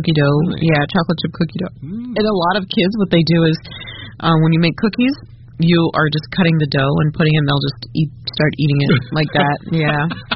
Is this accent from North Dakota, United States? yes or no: no; Omaha, Nebraska, United States; And this was introduced to Blackstone Hotel by my home state.Which is Omaha, Nebraska.